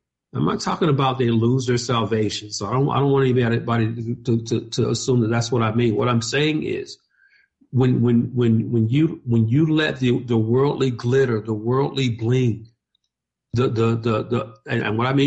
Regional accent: Atlanta, Georgia, United States; I was a member of Dr. Charles Stanley's church in Atlanta, my hometown, for 23 years.

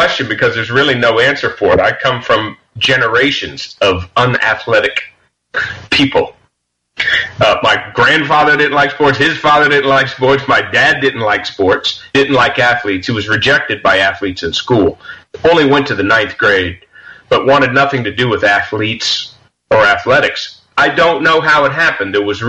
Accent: Miami, Florida, United States; I grew up in Miami, Florida. My mom was 15 when she got pregnant with me.

